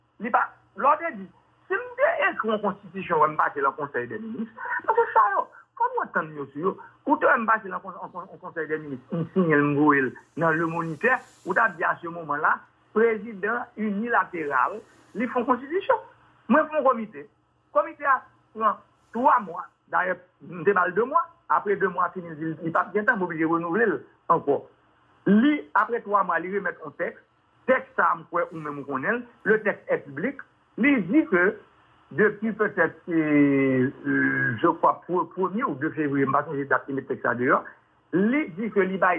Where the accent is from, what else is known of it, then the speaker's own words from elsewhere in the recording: Haiti; Je suis un haïtien